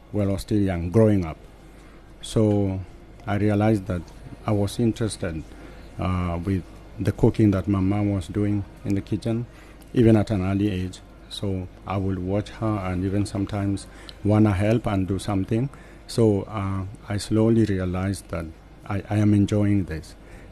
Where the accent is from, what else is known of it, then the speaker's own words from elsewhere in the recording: Nairobi, Kenya; born there; Where I was born in Nairobi, there's a lot of Indian culture and also English culture. So it's like a fusion.